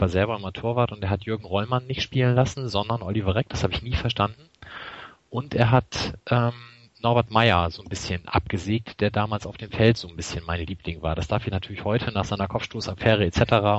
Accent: Bremen, Germany; Ich bin 76 in Bremen geboren

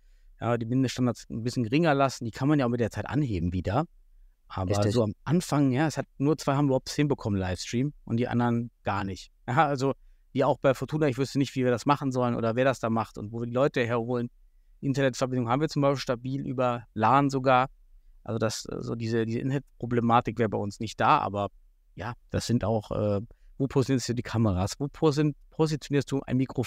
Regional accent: Thuringia, Germany; ich bin aus Südthüringen

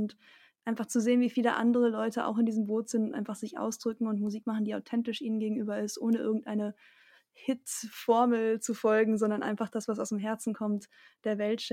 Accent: Tenerife, Canary Islands, Spain; now in Germany; Ich bin vor 3,5 Jahren aus Teneriffa, wo ich groß geworden bin, wieder nach Deutschland gezogen

